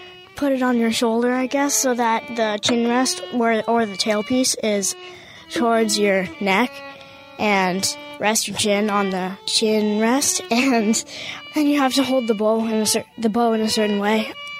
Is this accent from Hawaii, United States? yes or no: no; Essex, Vermont, United States; I'm from Essex, Vermont. I'm 9 years old.